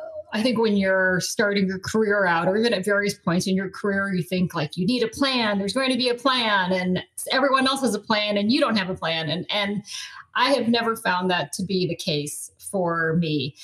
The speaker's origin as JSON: {"language": "English", "region": "Colorado", "country": "United States", "tie": "born or raised there", "also_born_or_lived": "New York", "said": "I grew up in Colorado and I just hate being cold, which sounds trivial, but it was a real quality of life situation."}